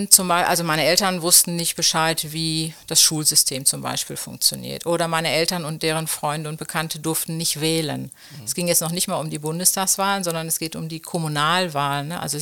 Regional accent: Duisburg, North Rhine-Westphalia, Germany; ich komme ja aus Duisburg

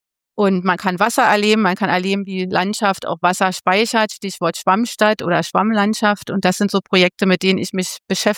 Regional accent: Berlin, Germany; ich bin Berlinerin, ich bin aber am Stadtrand groß geworden, also in Pankow. Und Pankow ist ja bekannt, dass es ein sehr grüner Stadtbezirk ist.

